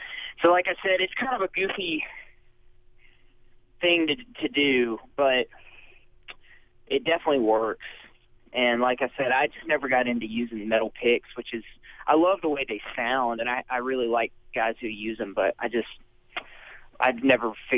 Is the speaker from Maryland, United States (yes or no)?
no; Nashville, Tennessee, United States; Maybe from growing up in Nashville around a lot of singer-songwriters